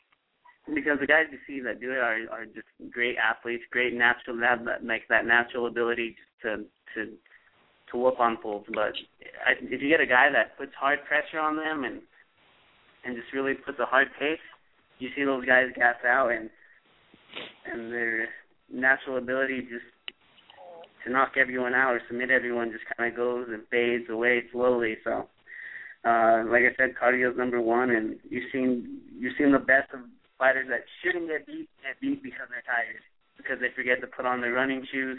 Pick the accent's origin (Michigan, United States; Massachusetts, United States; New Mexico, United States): New Mexico, United States; Albuquerque; Right now I'm 7 weeks out from fighting here in my hometown.